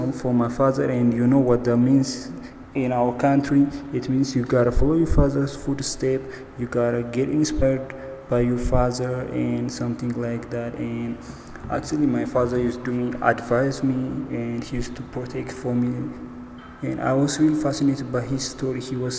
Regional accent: Nekemte, Oromia, Ethiopia; English is a second language; now in Addis Ababa, Ethiopia; No, actually my hometown is Nekemte, Western Oromia region of Ethiopia.

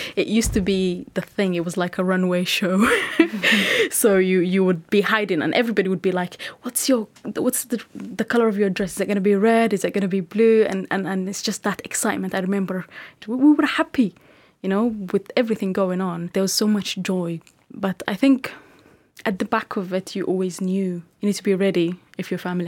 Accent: Mogadishu, Banaadir, Somalia; Growing up in Mogadishu was a mixed feeling.

